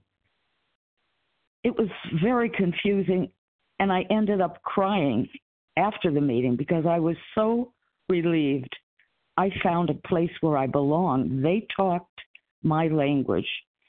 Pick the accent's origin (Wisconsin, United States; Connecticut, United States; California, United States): Connecticut, United States; I'm from Connecticut